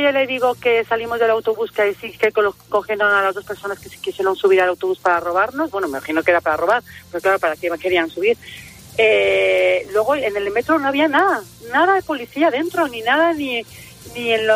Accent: France; como yo soy francés, yo le oí decir en francés, entra

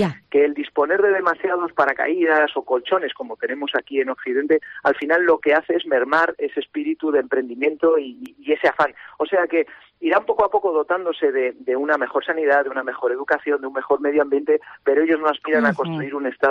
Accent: Spain; Yo me considero muy español y, de hecho, amo la cultura española y la europea.

